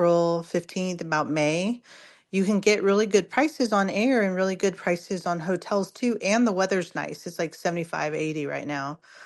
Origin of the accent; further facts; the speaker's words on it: California, United States; because I'm from California.